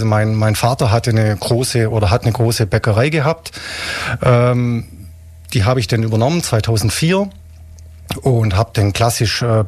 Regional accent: Weingarten, Baden-Württemberg, Germany; ich komme aus Weingarten, das ist bei Ravensburg.

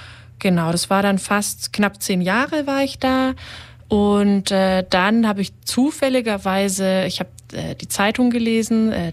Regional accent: Ulm, Baden-Württemberg, Germany; Ich bin tatsächlich auch in der Nähe von Ulm aufgewachsen, in Ulm in die Schule gegangen.

